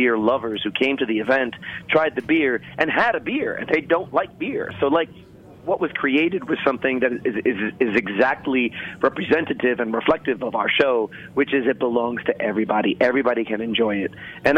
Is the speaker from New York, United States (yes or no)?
yes; Brooklyn, New York, United States; Oh my God, I grew up in Brooklyn, and so Malta was a treat.